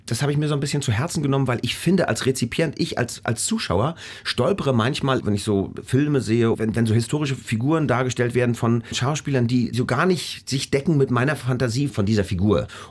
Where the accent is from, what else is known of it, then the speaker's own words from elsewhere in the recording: Rostock, Mecklenburg-Vorpommern, Germany; Ich habe es als Kind erlebt, aber auf eine ganz, ganz seltsame Art und Weise bei uns in Rostock.